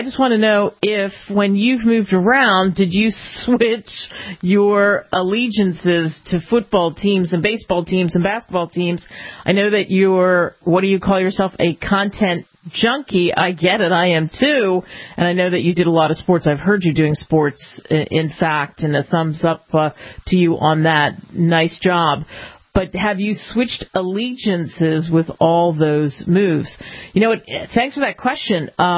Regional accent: Pennsylvania, United States; And I grew up outside of Philadelphia, so I grew up going to Philadelphia Phillies games and Eagles games

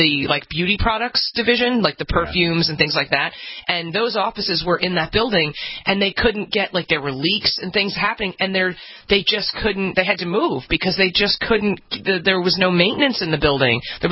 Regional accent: New York City, New York, United States; This is one of these things, like, as a New Yorker, we've just been hearing about this building forever.

